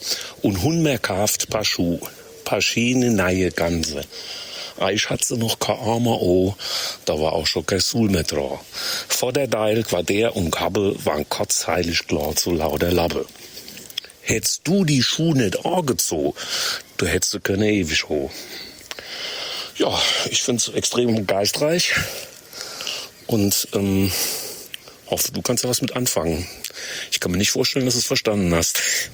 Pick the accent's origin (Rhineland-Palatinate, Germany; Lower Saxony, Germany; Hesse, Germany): Hesse, Germany; Und, das ist mir dann später eingefallen, ich kann ganz gut Hessisch, weil ich bin ja halber Hesse.